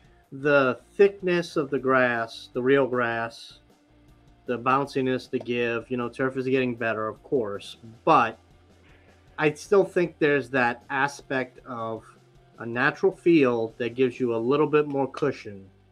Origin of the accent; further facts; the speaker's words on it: Thibodaux, Louisiana, United States; I mean, dude, we're from Thibodaux. We played in the grass, you know, all the fields in college are grass, all the fields, you know, you play on as a kid, it's grass.